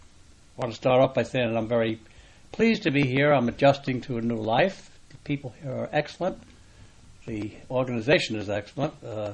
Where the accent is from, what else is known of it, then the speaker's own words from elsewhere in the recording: New York City, New York, United States; born there; I was born in a hospital in New York City.